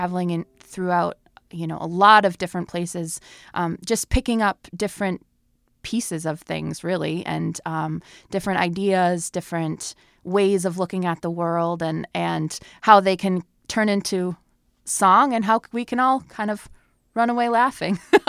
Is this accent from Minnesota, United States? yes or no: yes; Duluth, Minnesota, United States; also born or lived in Madison, Wisconsin; I grew up here in Duluth, and then I lived in Madison, Wisconsin for a long time